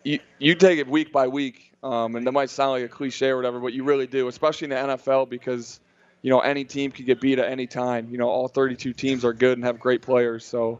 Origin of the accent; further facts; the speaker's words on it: Michigan, United States; Even for me, obviously I'm from Michigan, so I've played in it, but I've been in the warm now for almost a full year.